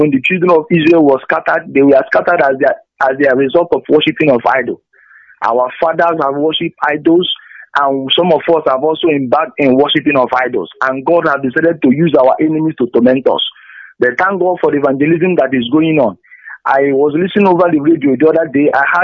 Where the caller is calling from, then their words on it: Aba, Abia, Nigeria; I am calling from Aba.